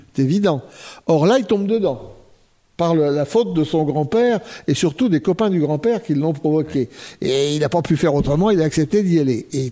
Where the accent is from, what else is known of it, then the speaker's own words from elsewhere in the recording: Hauts-de-France, France; moi je suis pas d'ici, hein, je suis du Nord.